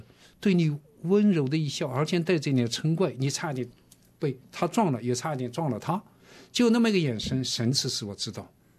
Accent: Jiangnan, China; 文革时期我是来自一个江南的小镇，我们家呢不是大户人家，但解放前也是小户人家

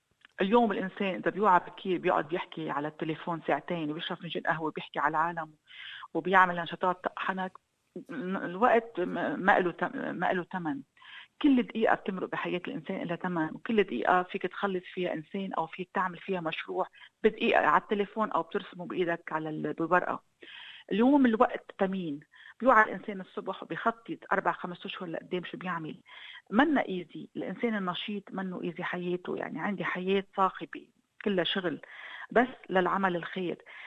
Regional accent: Lebanon

